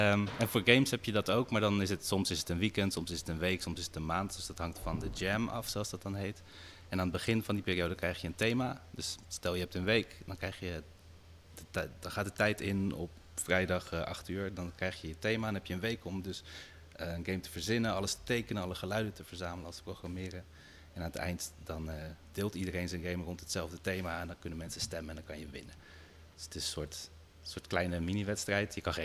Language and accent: Dutch; Belgium; Ik ben opgegroeid in België, dat is interessant misschien. Maar ik heb wel van Nederlandse ouders, je hoort het niet, denk ik.